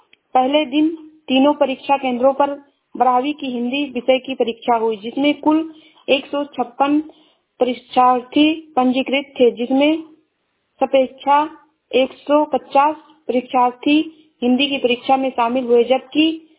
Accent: Uttar Pradesh, India; मैं जिला श्रावस्ती से हूँ।

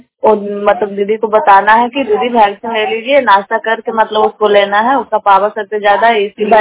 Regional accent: Bihar, India; नालंदा जिला नगर नौसाबला कलर पंचायत के निवासी हूँ।

